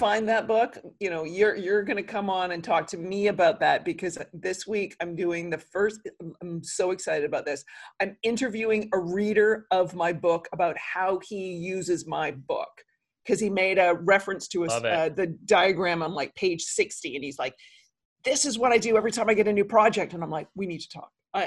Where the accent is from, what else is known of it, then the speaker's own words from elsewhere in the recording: New York, United States; if I was being my New Yorker self, I'd say something worse.